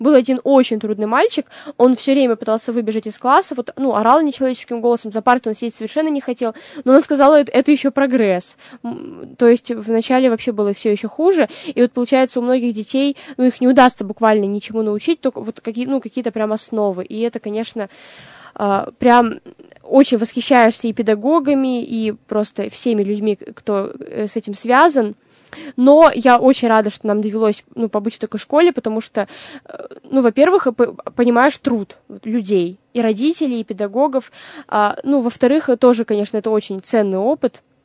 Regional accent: Yekaterinburg, Sverdlovsk Oblast, Russia; born there; Я очень рада, что я родилась в Екатеринбурге и, получается, в Москве жила в общежитии

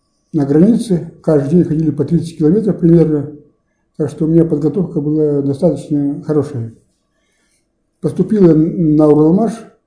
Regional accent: Kuznetsovsky, Sverdlovsk Oblast, Russia; В Таллинском районе Свердловской области, поселок Кузнецовский, родина Кузнецова Николая Ивановича.

